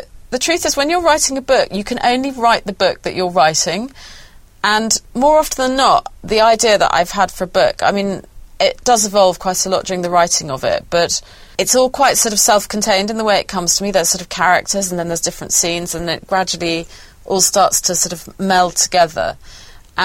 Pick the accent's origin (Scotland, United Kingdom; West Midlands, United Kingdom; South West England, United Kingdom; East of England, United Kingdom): East of England, United Kingdom; from all these punk bands that I'd seen growing up in Norfolk